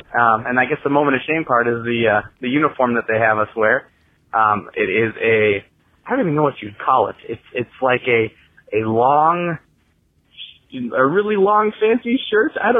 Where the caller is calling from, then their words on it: Minnesota, United States; I'm calling from Minnesota.